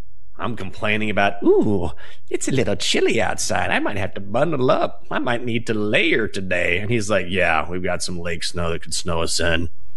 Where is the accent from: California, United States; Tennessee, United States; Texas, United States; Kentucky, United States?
Texas, United States; I mean, I'm from the South, too. I'm from Texas.